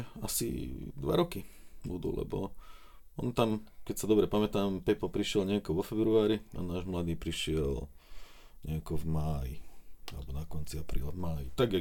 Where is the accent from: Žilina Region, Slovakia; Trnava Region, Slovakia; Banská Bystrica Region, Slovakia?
Trnava Region, Slovakia; Smolenice; Ja pochádzam zo Smolenic a tam v podstate som, dá sa povedať, že narodil som sa tam a žijem tam celý život, takže aj tam bývame.